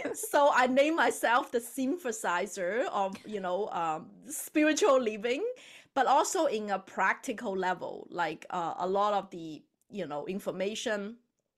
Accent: China; because I grew up in China, I was born and raised in China

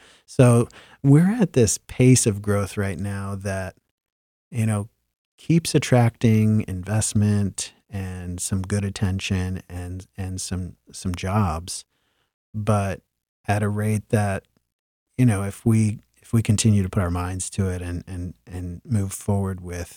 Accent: Mansfield, Ohio, United States; but like I'm from the Mansfield area.

